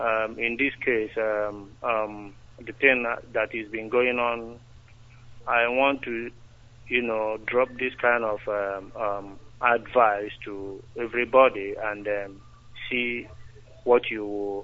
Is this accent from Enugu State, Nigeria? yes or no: no; Abia, Nigeria; English is a second language; now in Watford, United Kingdom; calling from UK here, Watford … I come from Abia State in Biafra land.